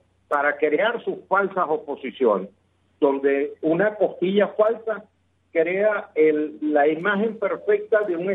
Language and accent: Spanish; Venezuela; nosotros hoy somos venezolanos tratando de rescatar nuestra libertad.